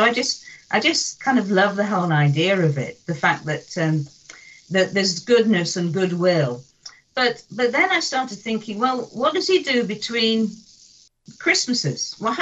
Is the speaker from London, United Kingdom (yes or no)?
no; Harrogate, Yorkshire and the Humber, United Kingdom; also born or lived in Sheffield; Well, as you said, I live in Yorkshire, so I am a Yorkshire lass, and I was born in Sheffield, where I've come back to. And my family was pretty good. I'm one of five siblings, and we grew up in Harrogate.